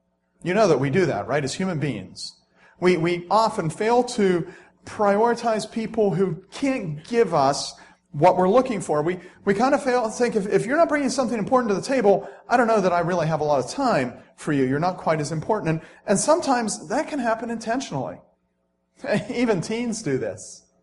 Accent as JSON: {"language": "English", "town": "Brookville", "country": "United States", "said": "He knew that I was from Brookville"}